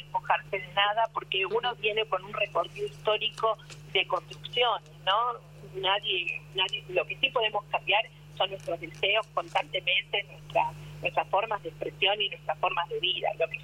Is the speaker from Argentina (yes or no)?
yes; Salta, Argentina; yo vengo de la periferia, como muchas de nuestras compañeras venimos, soy de Salta, vengo a estos contextos por migración